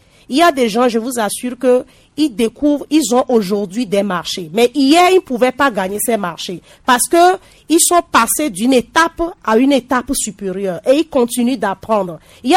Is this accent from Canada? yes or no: no; Togo; On a des mains d'œuvre ici, chez nous au Togo. On a des talents.